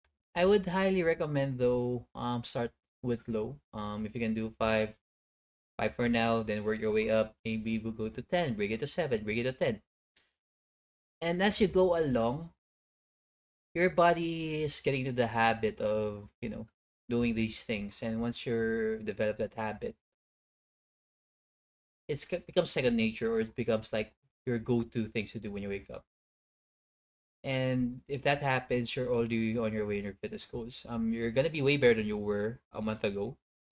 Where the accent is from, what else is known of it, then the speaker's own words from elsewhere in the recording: Philippines; since I'm Filipino, rice is pretty much ingrained in my system.